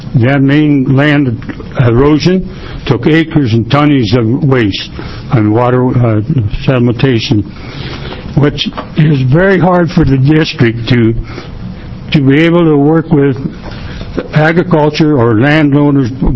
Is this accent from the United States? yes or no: yes; Tillamook, Oregon, United States; from Tillamook. I'm the chairman of Tillamook Soil and Water Board.